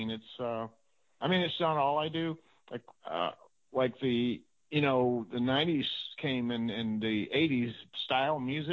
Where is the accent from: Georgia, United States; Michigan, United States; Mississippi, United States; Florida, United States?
Florida, United States; also born or lived in Colorado / Los Angeles; I grew up in Florida and, you know, was in a bunch of bands and things during, you know, my school years and so forth.